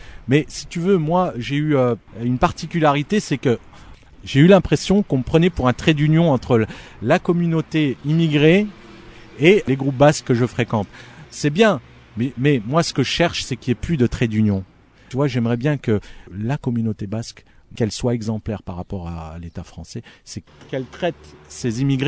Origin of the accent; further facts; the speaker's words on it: Algeria; Je te parle des Algériens parce que je suis algérien